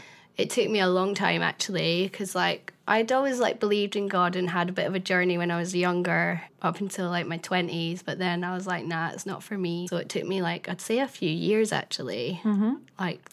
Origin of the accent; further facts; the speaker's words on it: Scotland, United Kingdom; now in England; I'm from a wee town in the middle of nowhere, really, in Scotland.